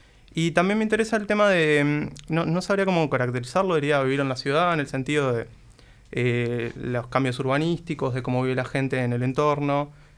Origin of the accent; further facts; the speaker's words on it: Montevideo, Uruguay; Soy de Montevideo, tengo 26 años.